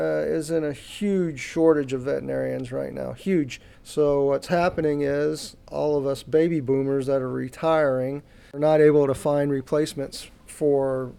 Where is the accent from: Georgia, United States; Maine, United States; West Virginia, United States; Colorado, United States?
Georgia, United States; moved away as an adult; also born or lived in California; I'm from Georgia originally. Graduated University of Georgia, but moved to California as soon as I graduated. I lived down in the Riverside area for 16 years.